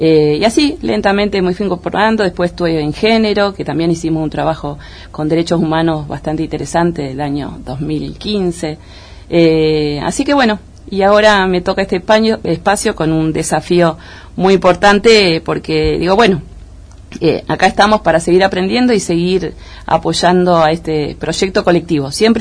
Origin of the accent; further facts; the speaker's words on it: Buenos Aires, Argentina; now in Bolívar, Argentina; En el año 2003 yo vengo a vivir a Bolívar, soy de Capital Federal y Gran Buenos Aires